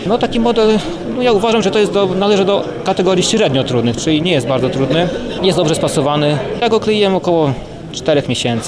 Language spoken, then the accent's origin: Polish; Krasnystaw, Lublin Voivodeship, Poland; przyjechałem z Krasnego Stawu.